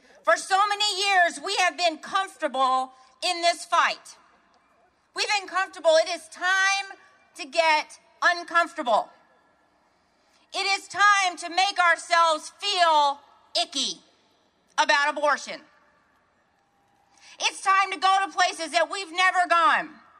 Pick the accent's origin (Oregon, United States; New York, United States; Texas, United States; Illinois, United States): Texas, United States; Well, I'm from Texas, so I'm going to make this appropriate. Howdy!